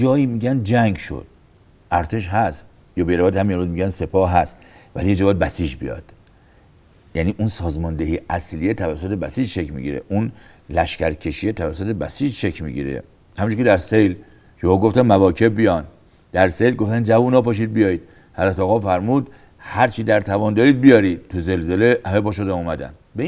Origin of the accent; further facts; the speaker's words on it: Iran; ما ایرانی هستیم، ما مسلمیم،